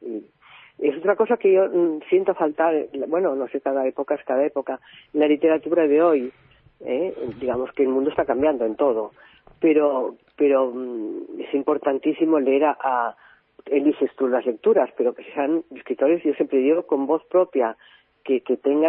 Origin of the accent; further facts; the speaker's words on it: Catalonia, Spain; Porque soy catalana, soy bilingüe, y escribo siempre, casi siempre, por decirlo, hablo las dos lenguas, pero casi siempre en español